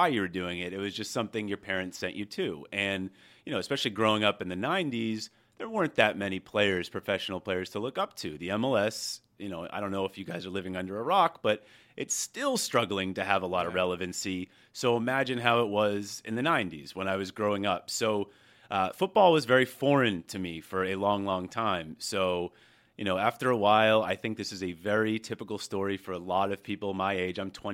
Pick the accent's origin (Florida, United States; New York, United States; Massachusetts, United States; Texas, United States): Massachusetts, United States; Boston; I grew up in Boston, Massachusetts